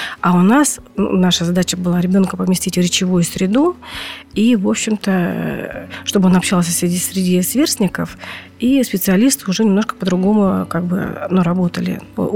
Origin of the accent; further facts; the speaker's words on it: Perm, Perm Krai, Russia; born there; now in Tver, Russia; Да, я родилась в Перми, да. Муж военный, и мы служили вот в Тверской области Бологое 4. В 99-м году переехали сюда, в Тверь.